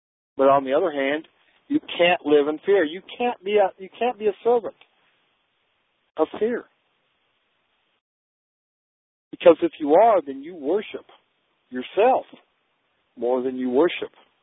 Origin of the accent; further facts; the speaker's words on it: South Dakota, United States; I come from South Dakota. South Dakota is probably the most racist state next to Mississippi